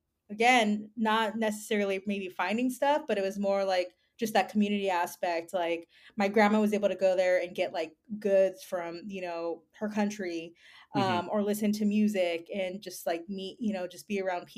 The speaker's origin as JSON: {"language": "English", "region": "California", "country": "United States", "said": "And we're both from the Bay Area, which is so funny enough because I My family, they're Oakland A's fans"}